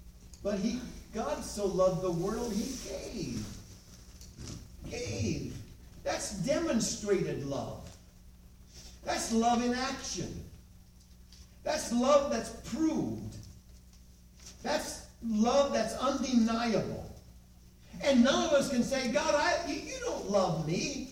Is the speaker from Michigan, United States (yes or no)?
yes; Michigan, United States; When I was at Harding University years ago, I was from Michigan